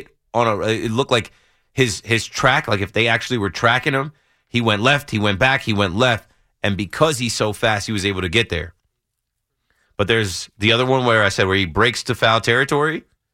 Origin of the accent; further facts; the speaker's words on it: New Jersey, United States; Me growing up in Jersey, I was mad